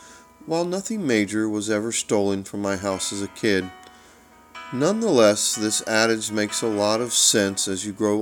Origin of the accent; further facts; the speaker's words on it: Gainesville, United States; Growing up in Gainesville, I used to let any and all kids from miles around into my home.